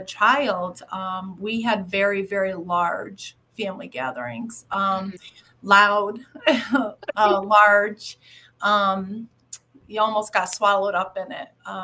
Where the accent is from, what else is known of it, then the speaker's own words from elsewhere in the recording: Pittsfield, Massachusetts, United States; I was born and raised here in Pittsfield. My family is from Pittsfield for as far back as I know.